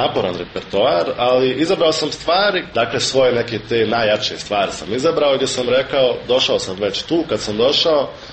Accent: Tuzla, Federation of Bosnia and Herzegovina, Bosnia & Herzegovina; ja se osjećam i uvijek ću se i za 50 godina ću se osjećati kao Tuzlak, tako da moram da kažem da sam stvarno ponosan na neki način da dolazim iz, reći slobodno, najljepšeg grada iz Bosne i Hercegovine.

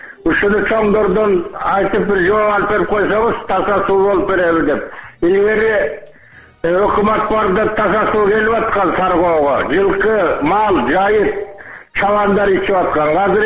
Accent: At-Bashy, Naryn Region, Kyrgyzstan; now in Bishkek, Kyrgyzstan; Мен Бишкектен звонить этип атам, Ат Башыдан келдим эле.

